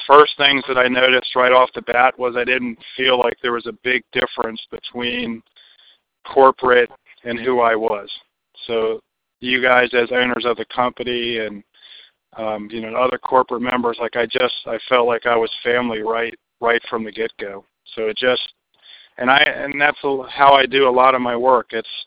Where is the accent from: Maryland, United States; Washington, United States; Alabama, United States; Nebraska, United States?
Maryland, United States; I'm from Maryland. Did my time in the Marine Corps with a college stint down in a small school in North Carolina